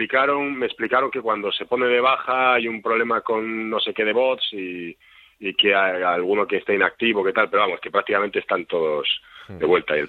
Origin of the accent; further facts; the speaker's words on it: Spain; accent: Spanish; moved away; yo soy español, soy orgulloso de ser español y aunque viva fuera de España, seguiré siendo español toda mi vida. O sea, hablo 5 idiomas y los hablo todos con acento español. Pues soy español y me gusta ser español y me gusta mi país, aunque no viva en él.